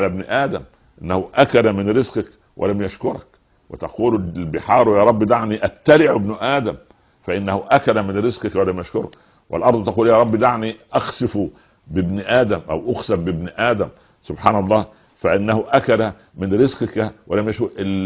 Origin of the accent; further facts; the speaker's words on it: Upper Egypt, Egypt; ونحن أطفال صغار في قريتنا في صعيد مصر.